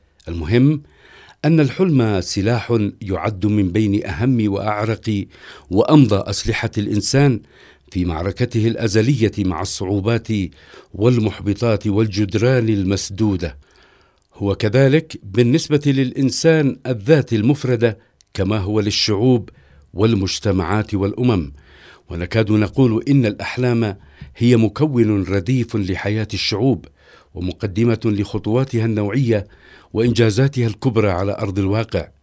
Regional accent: Yemen; ونحن كيمنيين لا نخرج على أبجديات ومطروحات هذا المنطق البديهي المنظور

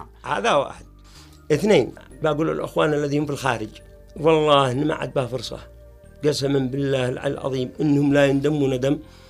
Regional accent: Yemen; إذا أنا يمني منكم فيكم مش مصدقني

